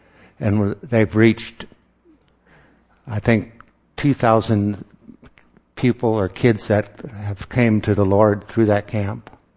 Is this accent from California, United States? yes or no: no; Anchorage, Alaska, United States; This is where I grew up. This is in Anchorage. I was born and raised in Anchorage.